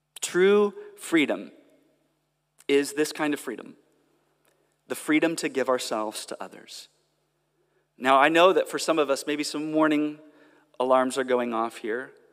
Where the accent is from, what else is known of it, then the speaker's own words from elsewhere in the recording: California, United States; moved away; as you can tell from the accent, I'm stepping into a different culture. I'm from America, and I'm from California, which is its own strange culture within America.